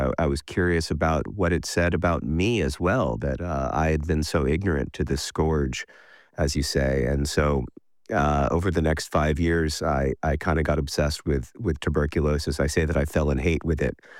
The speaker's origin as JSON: {"language": "English", "region": "Indiana", "country": "United States", "tie": "born or raised there", "said": "from Kansas to my home state of Indiana."}